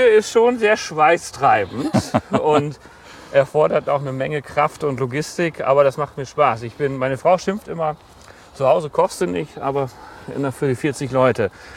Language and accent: German; Lower Saxony, Germany; Ich komme aus dem Landkreis Osnabrück, das gehört zu Niedersachsen, ja.